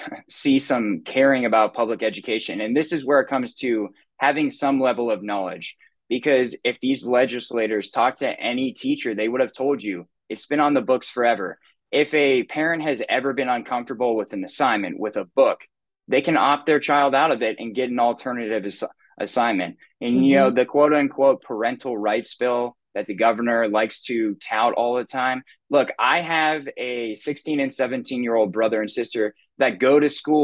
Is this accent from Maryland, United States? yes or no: no; Venice, Florida, United States; also born or lived in Sarasota; I grew up in Venice in Northport, and you know, I graduated from Northport High School. I was born in Sarasota